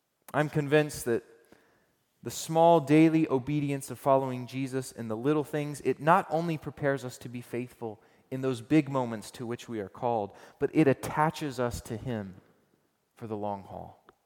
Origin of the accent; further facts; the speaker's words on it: Georgia, United States; You know that many of you know that I'm from Georgia and my parents still live there.